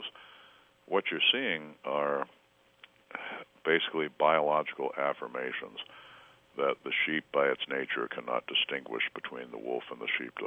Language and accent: English; New Hampshire, United States; accent: New Hampshire; In the state of New Hampshire, it's always been, forgive my New Hampshire accent, but hey up.